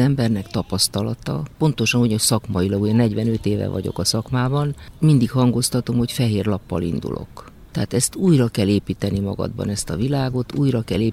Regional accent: Hungary; first language Hungarian; én nem szüntem meg magyarnak lenni, és soha nem fogok megszűnni magyarnak lenni. Magyar a nevem, magyar az anyanyelvem, és bárhova megyek, én úgy érzem, hogy a magyarokat képviselem, mert magyar vagyok.

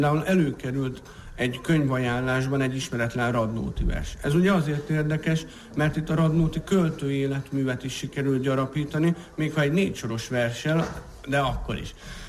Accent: Gyoma, Békés, Hungary; az pont az én szülővárosomban Gyomán készült

